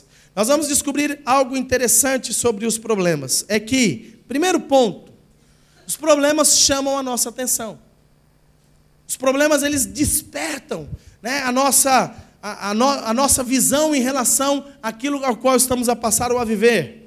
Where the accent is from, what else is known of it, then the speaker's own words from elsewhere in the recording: São Paulo, Brazil; E eu, como paulista, não sei me imitar.